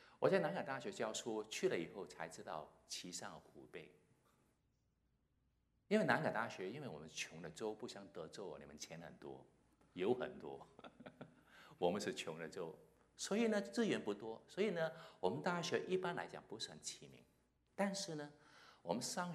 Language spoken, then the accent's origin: Chinese; Hong Kong; 我是在香港出生长大的，在那边是我中学的时候信了耶稣，信了主耶稣